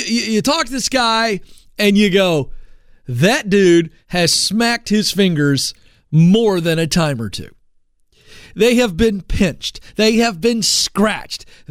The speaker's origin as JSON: {"language": "English", "region": "the South", "country": "United States", "said": "Hey, listen, I'm from the South. I can make fun of Southern accents."}